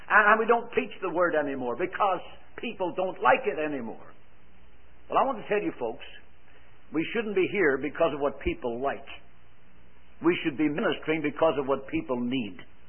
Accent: Ireland; accent: Irish; And by the way, with my Irish accent, I didn't say Philippines.

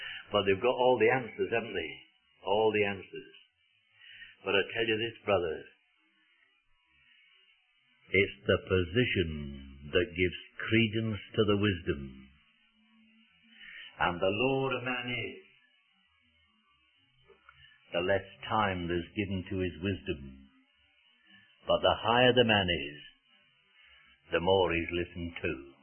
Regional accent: Widnes, North West England, United Kingdom; born there; No, I'm not a Scot. But I was born in a town, Widnes, in the south of Lancashire, just on the River Mersey.

